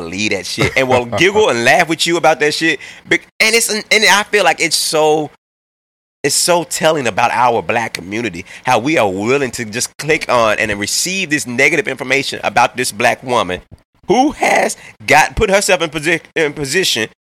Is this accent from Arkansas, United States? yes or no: yes; Arkansas, United States; I'm from Arkansas originally.